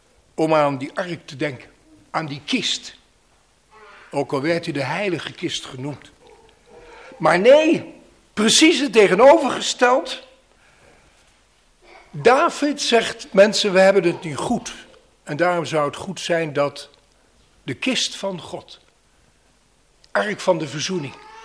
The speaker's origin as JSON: {"language": "Dutch", "town": "The Hague", "region": "South Holland", "country": "Netherlands", "tie": "born or raised there", "said": "Ik heb er nog iets van meegekregen toen ik opgroeide in Den Haag."}